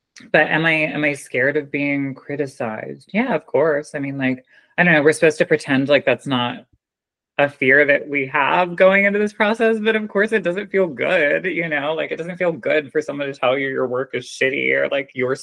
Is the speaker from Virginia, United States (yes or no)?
yes; Virginia Beach, Virginia, United States; Yeah, I grew up in Virginia, in Southeast Virginia, Virginia Beach.